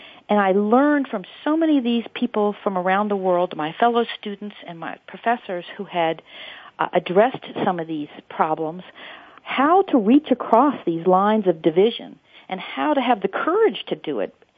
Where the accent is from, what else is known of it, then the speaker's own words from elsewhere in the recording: Baltimore, Maryland, United States; now in Virginia, United States; And I remember I grew up actually in Baltimore, Maryland, but my father's family was from Virginia